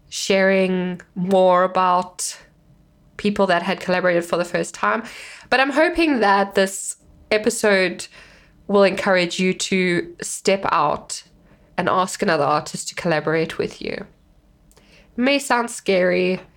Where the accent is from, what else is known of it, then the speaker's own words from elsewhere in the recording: South Africa; as a South African, you know, it's very big in South Africa